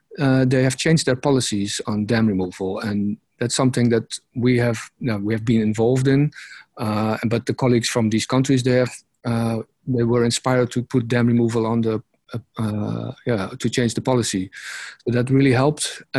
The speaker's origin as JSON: {"language": "English", "region": "Groningen", "country": "Netherlands", "tie": "born or raised there", "said": "in 2015, we organized a conference in Groningen, in my hometown."}